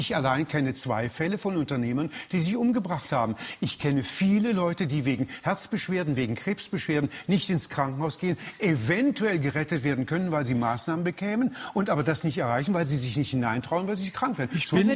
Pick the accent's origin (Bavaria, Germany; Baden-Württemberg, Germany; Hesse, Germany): Baden-Württemberg, Germany; Stuttgart; ich komme ja aus Stuttgart